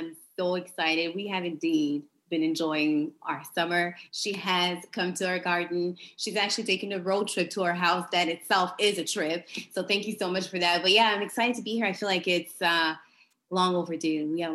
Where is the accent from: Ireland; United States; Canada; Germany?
Canada; Ontario; when I lived in Ottawa, Canada. So I'm from Ontario originally. I grew up there.